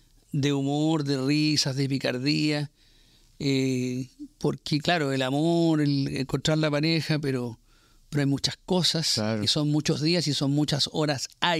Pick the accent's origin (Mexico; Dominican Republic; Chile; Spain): Chile; now in United States; Después me vine a los Estados Unidos, muy desconectado de las comunicaciones en mi país